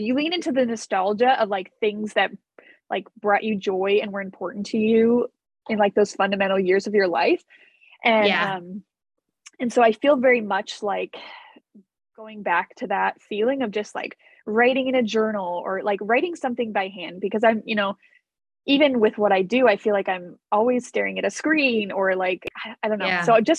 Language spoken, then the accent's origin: English; Virginia, United States; And I grew up in Virginia, so I was very close to DC.